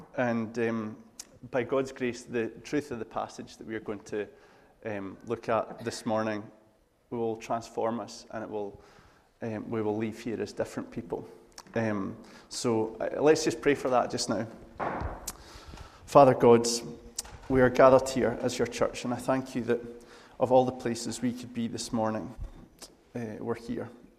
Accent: Glasgow, Scotland, United Kingdom; I'm from Glasgow, which is a small village just north of here

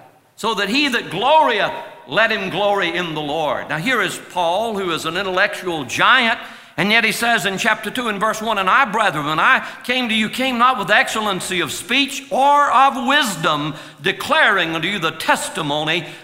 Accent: Georgia, United States; I'm from Twiggs County, Georgia. You don't get any more redneck than Twiggs County.

